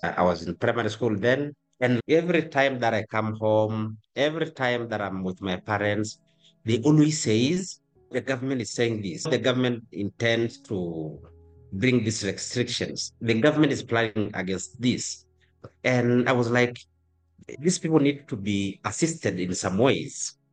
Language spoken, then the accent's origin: English; Ngorongoro, Arusha, Tanzania; English is a second language; And I'm actually from Ngorongoro, the same place we'll be discussing throughout.